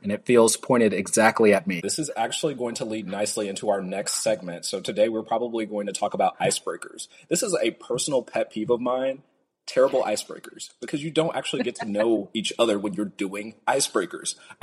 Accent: California, United States; born there; also born or lived in Chicago / Portland; now in Atlanta, United States; I was born in California, and then I lived in Chicago, and I did a short stint in Portland, Oregon.

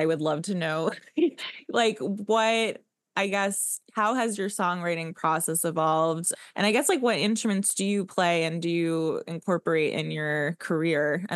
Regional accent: New York, United States; I'm from Westchester, so very similar.

